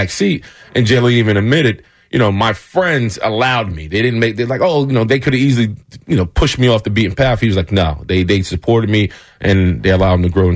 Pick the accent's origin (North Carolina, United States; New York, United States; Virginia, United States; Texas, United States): New York, United States; Bronx; So I'm from the Bronx. Growing up in the Bronx, on my way to school, you would always get this.